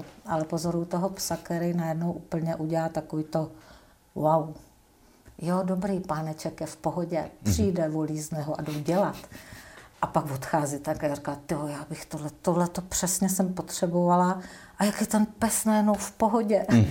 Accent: Moravia, Czechia; A já jsem holka z Moravy

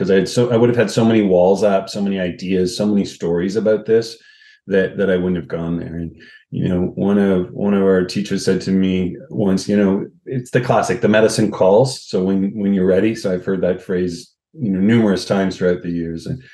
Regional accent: Canada; I'm Canadian, so I've spent most of my life in Canada.

